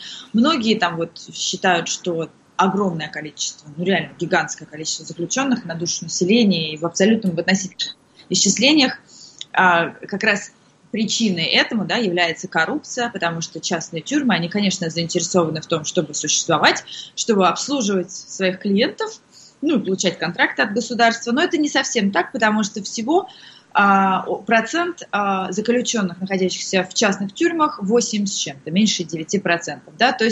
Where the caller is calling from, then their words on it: United States; Я подключаюсь из США